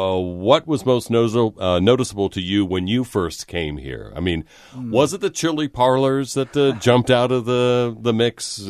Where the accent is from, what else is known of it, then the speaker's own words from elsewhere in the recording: the South, United States; For me, moving here from the South, pop was something new. When I grew up in the South, Coke is what you said.